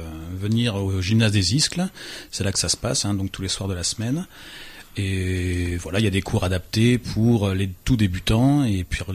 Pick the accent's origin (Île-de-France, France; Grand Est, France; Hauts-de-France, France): Hauts-de-France, France; Dunkirk; now in Manosque, France; je suis pas originaire de Manosque, j'ai commencé dans un petit club de la banlieue de Dunkerque. Voilà, c'est une ville dans le nord de la France, là-haut.